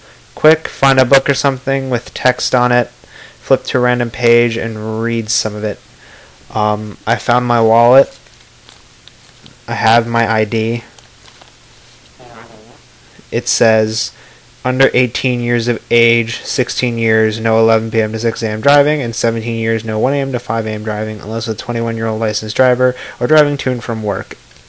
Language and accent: English; Florida, United States; I am from Florida, and yes, I'm living here right now.